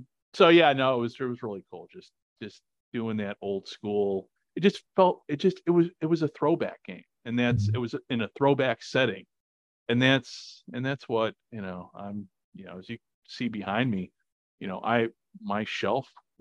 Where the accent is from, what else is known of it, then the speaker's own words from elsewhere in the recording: Chicago, Illinois, United States; And while I grew up in Chicago, loved the Bears